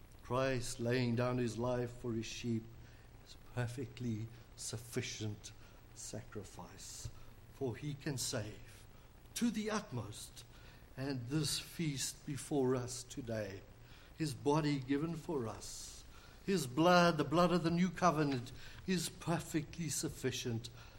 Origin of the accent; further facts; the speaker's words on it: South Africa; first language Afrikaans; English is a second language; the Heidelberg Catechism written in Afrikaans, my mother tongue.